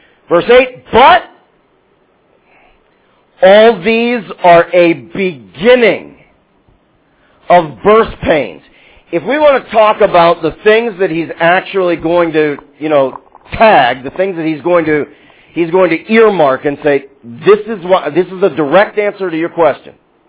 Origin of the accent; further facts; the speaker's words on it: Pittsburgh, Pennsylvania, United States; accent: Pittsburgh; I had to watch my Pittsburgh accent.